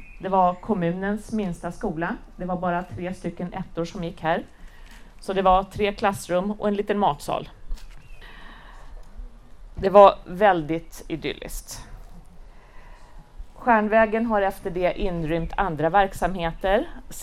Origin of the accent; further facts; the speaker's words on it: Hanviken, Stockholm County, Sweden; Jag är själv uppvuxen här i Hanviken, ett par kvarter bort bara. Här har jag bott, levt och upptäckt vad livet har att erbjuda.